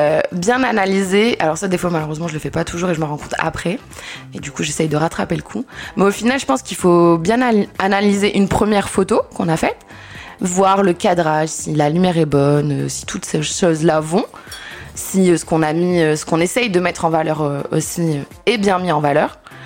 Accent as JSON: {"language": "French", "town": "Roubaix", "region": "Hauts-de-France", "country": "France", "said": "J'ai 31 ans, je viens de Roubaix."}